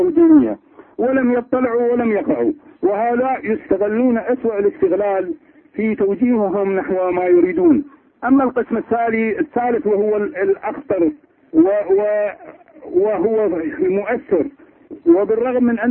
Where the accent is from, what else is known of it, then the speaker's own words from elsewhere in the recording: Iraq; أنا الحقيقة أنا عراقي